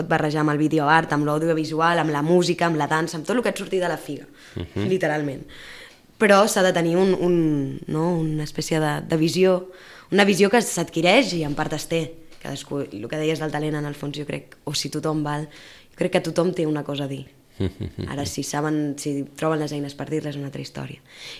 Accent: Barcelona, Catalonia, Spain; Nosaltres vam obrir Barcelona perquè som de Barcelona.

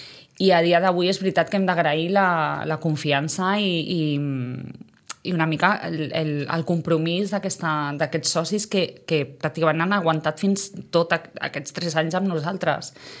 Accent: Catalonia, Spain; jo no sóc de Sitges, i jo sóc d'un altre poble, del Vallès

